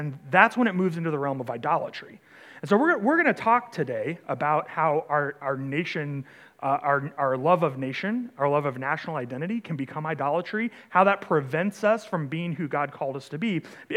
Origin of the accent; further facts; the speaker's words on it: United States; I'm an American, I love America, I'd choose to live here over a lot of other places